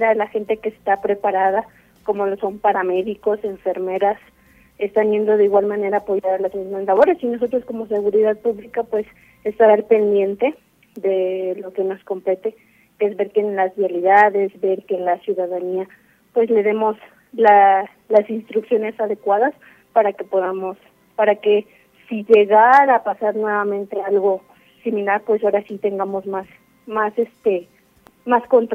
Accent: State of Mexico, Mexico; La verdad, aquí yo soy del Estado de México

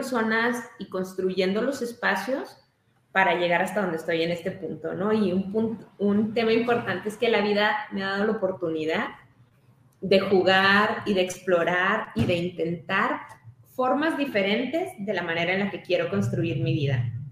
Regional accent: Chihuahua, Mexico; De donde yo soy es una zona de pastizal, que está un poco antes del desierto. El desierto de Samalayuca, acá en Chihuahua

